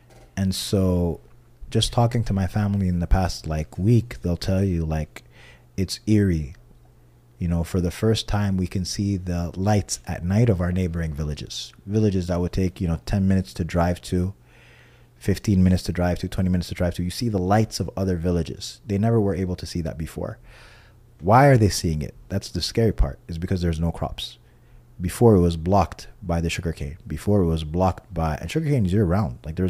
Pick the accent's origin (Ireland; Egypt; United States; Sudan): Sudan; Gezira; I'm from Al-Jazeera. Al-Jazeera is a state right south of Khartoum. It's an agricultural state. It's between the two Niles.